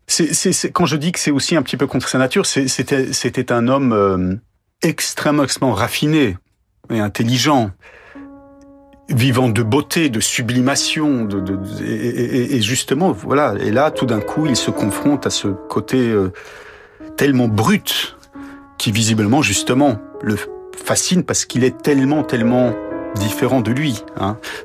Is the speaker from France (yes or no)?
no; Poland; C'est quand on est polonais et qu'on vit en Pologne